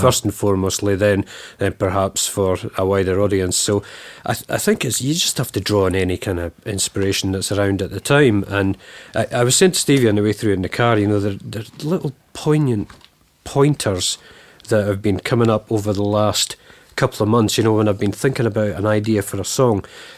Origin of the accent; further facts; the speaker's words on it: Scotland, United Kingdom; Well, I'm not from another planet, but I'm from Scotland. Can I buy you a whiskey?